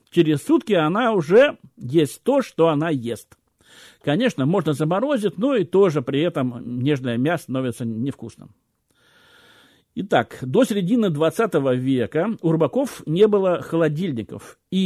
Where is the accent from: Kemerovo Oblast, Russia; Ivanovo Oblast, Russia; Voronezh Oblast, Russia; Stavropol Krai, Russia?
Kemerovo Oblast, Russia; Kemerovo; в Кемеровской области, я сам из Кемерово